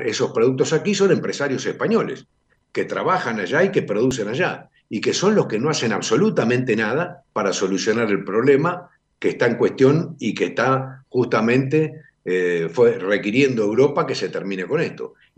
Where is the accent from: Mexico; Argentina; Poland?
Argentina; que tanto somos expertos los argentinos y que no somos los únicos